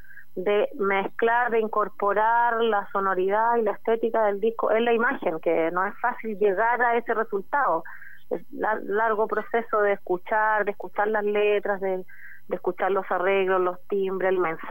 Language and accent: Spanish; Concepción, Biobío, Chile; now in Santiago, Chile; como yo soy penquista, soy de allá, de mi tierra, del Biobío